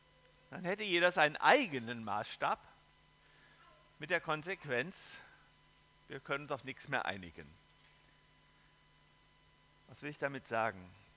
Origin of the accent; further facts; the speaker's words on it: Hesse, Germany; accent: Hessian village dialect; Ich bin so im Dialekt aufgewachsen, so im hessischen Dorfdialekt.